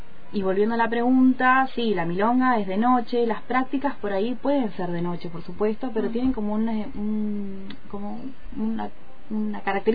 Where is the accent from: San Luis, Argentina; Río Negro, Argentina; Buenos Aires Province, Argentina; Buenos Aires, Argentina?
Río Negro, Argentina; Viedma; yo soy oriunda de Viedma, tengo 34 años, estudié en la Universidad Nacional de Comahue, allá en el curso, me recibí y tomé la decisión de venir a vivir acá al Valle, al Alto Valle.